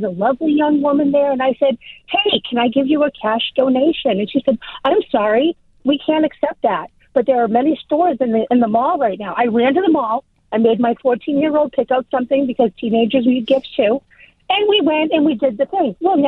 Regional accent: Charlestown, Massachusetts, United States; I am a townie. I am from Charlestown.

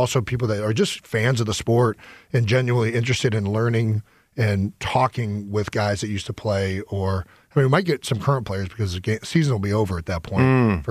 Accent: Cleveland, Ohio, United States; probably it's because I'm from Cleveland, I think of the AFC North

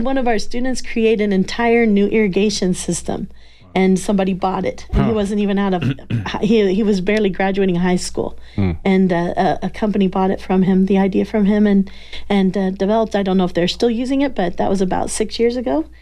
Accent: Midwest, United States; Well, growing up on a farm is really, really fun. You have the great outdoors. I was from the Midwest, so we had the barn.

